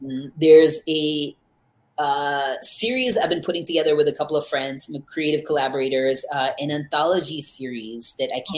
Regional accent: North Carolina, United States; because like I grew up in North Carolina. I never met anyone like me before.

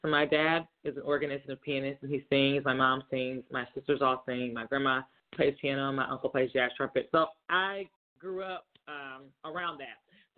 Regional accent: Georgia, United States; now in Dallas, United States; So I'm from Georgia, I live in Dallas, and I'm quarantining with my family in Alabama.

